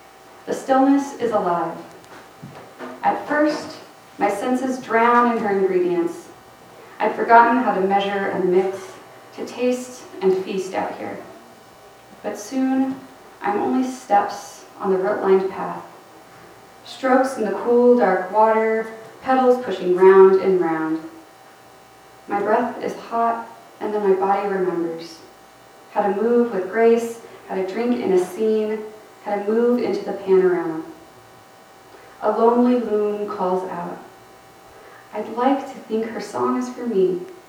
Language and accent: English; California, United States; now in Washington, United States; I am a born and bred Lutheran. I grew up in Miwok Territory in the Central Valley of California. Came to the Northwest to study at Pacific Lutheran University in Tacoma, Washington